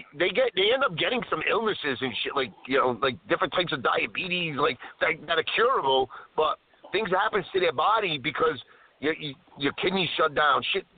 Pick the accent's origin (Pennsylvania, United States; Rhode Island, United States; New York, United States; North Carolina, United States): Rhode Island, United States; because we're both from Rhode Island